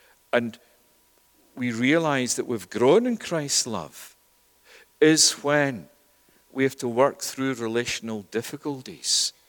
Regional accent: Scotland, United Kingdom; now in Canada; Originally, I'm not from Canada, I'm from Scotland. My family are from the Highlands, the Western Isles of Scotland

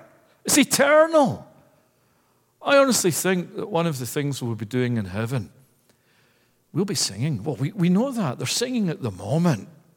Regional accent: Scotland, United Kingdom; I can remember as a kid growing up in Scotland

